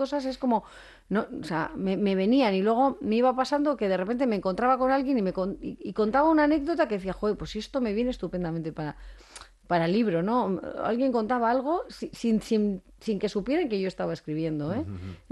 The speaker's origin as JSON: {"language": "Spanish", "region": "Basque Country", "country": "Spain", "said": "Somos el pueblo vasco, ni mejor ni peor"}